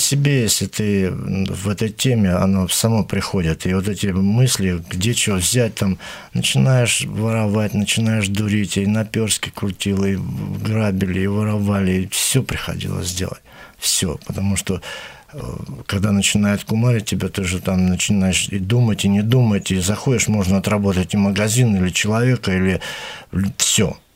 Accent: Lgov, Kursk Oblast, Russia; born there; Я родился в Курской губернии, в городе Льгое.

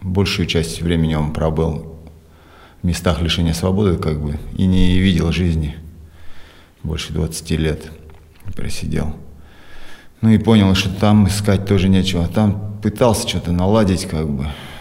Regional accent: Biysk, Altai Krai, Russia; Родился в Алтайском крае, город Бийск такой, небольшой город.

